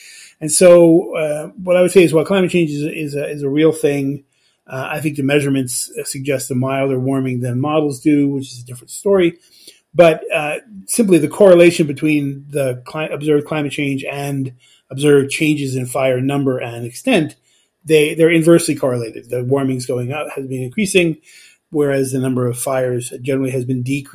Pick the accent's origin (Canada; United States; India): United States; Los Angeles, California; I actually grew up on the West Coast, and we took it for granted. I grew up in Los Angeles